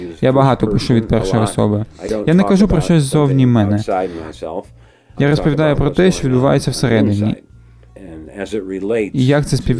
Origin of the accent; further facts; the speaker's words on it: Cleveland, Ohio, United States; До речі, чоловік з Клівленда був першим, хто переклав усі його вірші з української на англійську. Це саме те місто, звідки я родом.